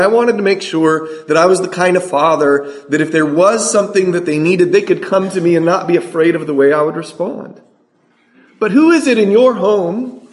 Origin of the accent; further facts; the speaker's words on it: San Diego, California, United States; I grew up in San Diego, California. If I'm ever homeless, I'll tell you guys where to find me.